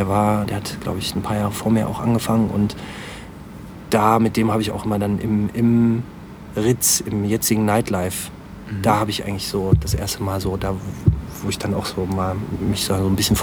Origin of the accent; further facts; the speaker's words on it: Aachen, North Rhine-Westphalia, Germany; Also ich komme nicht gebürtig aus Aachen, aber bin natürlich hier zur Schule gegangen und auch hier zur Grundschule und so.